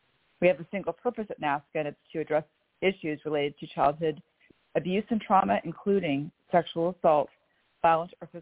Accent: Sarasota, Florida, United States; also born or lived in Bellevue; I am from Sarasota, Florida, and Bellevue, Washington.

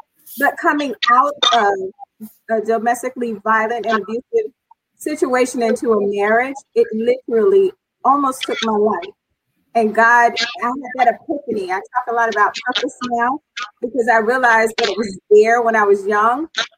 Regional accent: Tampa, Florida, United States; born there; I was born in Hillsborough, Tampa, and I was abandoned in the hospital.

